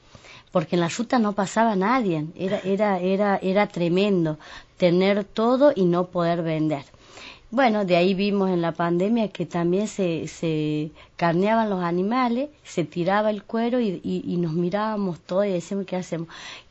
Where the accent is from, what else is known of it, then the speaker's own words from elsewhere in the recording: Los Pedrazas, Catamarca, Argentina; Soy oriunda de Los Pedrazas, toda mi familia es